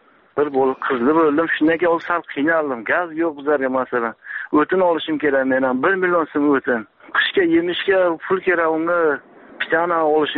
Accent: Samarkand, Samarqand Region, Uzbekistan; Men Samarqanddan

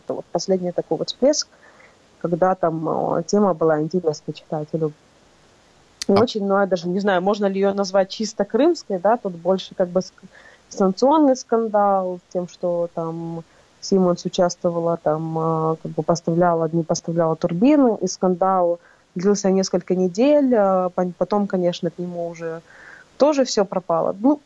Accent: Crimea, Ukraine; я крымчанка

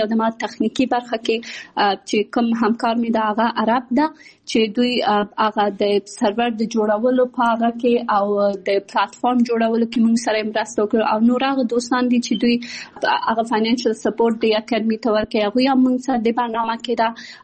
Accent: Kabul, Afghanistan; born there; also born or lived in Pakistan; زه په کابل کې زیږیدلی یم او خپل ابتدایي تعلیمات مې په پاکستان کې کړی او بیا ثانوي او بیرته پوهنتون مې په کابل کې ویلی ده.

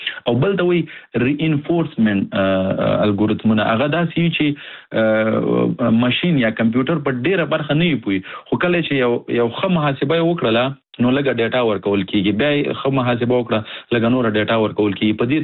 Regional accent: Nangarhar, Afghanistan; زه د افغانستان د ننګرهار ولایت څخه یم او په 2019 کې ما خپل ماسټري په کمپیوټر ساينس کې له انډیا څخه کړې.

